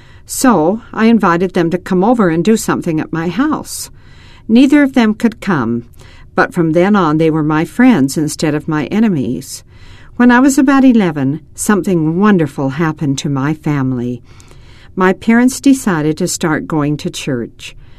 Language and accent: English; Salt Lake City, Utah, United States; born there; I was born in Salt Lake City, and my father had pioneer ancestors, so you might think my family was very active in the church.